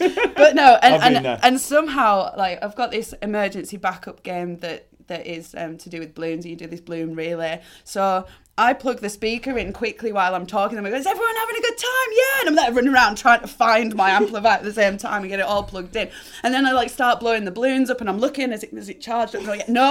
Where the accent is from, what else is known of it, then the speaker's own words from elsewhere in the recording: North West England, United Kingdom; accent: Cumbrian; "No, I'm from Cumbria." And they hear this broad, like, Cumbrian accent come out